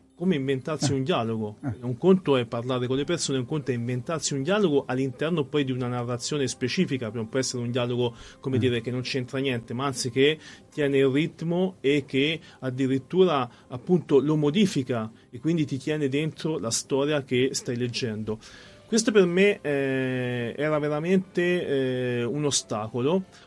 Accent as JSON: {"language": "Italian", "town": "Tegoleto", "region": "Tuscany", "country": "Italy", "tie": "born or raised there", "also_born_or_lived": "Arezzo", "said": "Sono nato ad Arezzo, in via Masaccio, ho vissuto 25 anni a Tegoleto, che è un paese di 1000 abitanti, sono stato benissimo."}